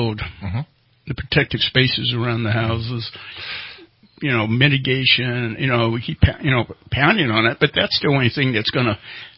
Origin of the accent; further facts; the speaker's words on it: California, United States; The thing is that California's been burning.